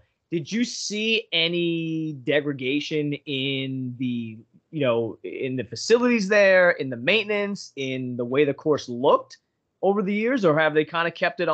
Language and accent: English; New York, United States; So where I grew up on Long Island, they used to do like these county passes or township passes